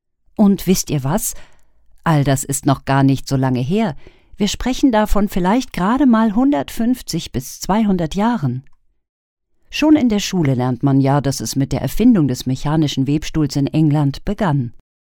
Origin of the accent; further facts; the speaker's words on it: Saarland, Germany; Hier im kleinen Saarland, meiner Heimat, gibt es einen fantastischen Ort